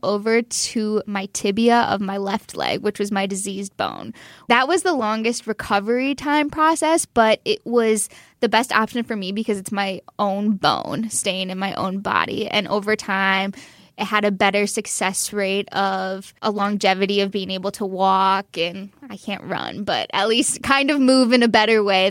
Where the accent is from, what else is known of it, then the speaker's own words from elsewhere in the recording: Brookfield, United States; You know, growing up in Brookfield, sports were my life.